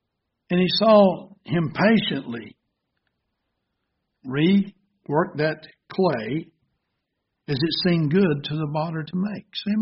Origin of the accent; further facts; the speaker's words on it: the South, United States; And, of course, I was raised down in the South. And we had sulfur water when I was younger.